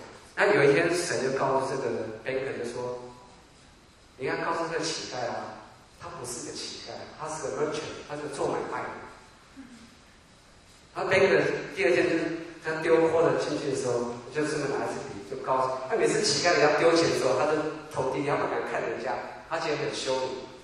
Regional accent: China; 不像我们中国人常说爱之深责之切

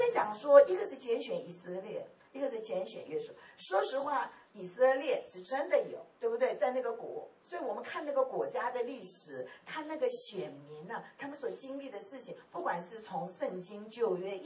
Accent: South Korea; also born or lived in Taiwan; now in United States; 我是生在韩国，长在韩国，以后受教育在台湾，从台湾来到美国敬礼神了。我在韩国的时候呢，种子已经撒进来了，我信主了，16岁就信主了。

